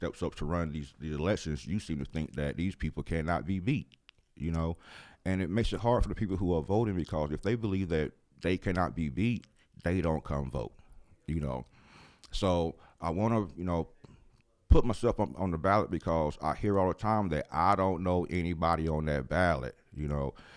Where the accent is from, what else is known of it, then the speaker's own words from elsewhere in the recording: Villa Rica, Georgia, United States; Born and raised in Villarica